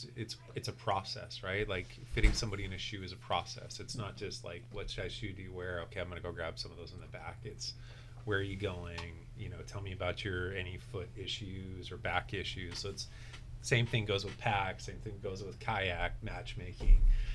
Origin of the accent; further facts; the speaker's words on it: Western Canada, Canada; No, so we were, well, I grew up in Western Canada, but we were in Jacksonville, Florida.